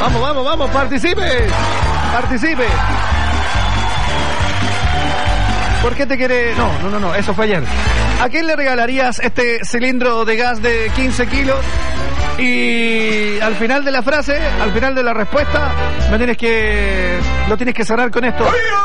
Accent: Alerce, Los Lagos, Chile; Vengo de la comuna de... Alerce. Comuna de Alerce.

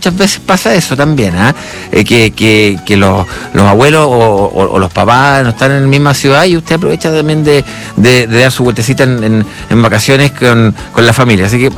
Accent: Chile; Somos chilenos, siempre tenemos ese speech y ese resguardo para con las cosas, ¿no?

